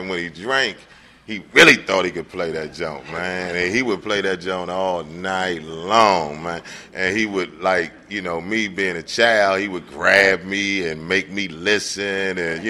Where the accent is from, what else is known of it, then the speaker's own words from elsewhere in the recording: Virginia, United States; born there; I was born in Virginia, I was born in Loudoun County, Virginia.